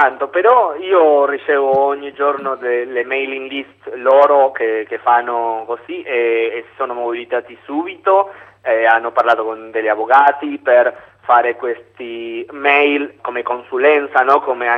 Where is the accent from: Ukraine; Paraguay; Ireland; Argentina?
Argentina; also born or lived in Mexico; io ho vissuto 10 anni nel Messico, però sono argentino, allora ho girato un po' l'America Latina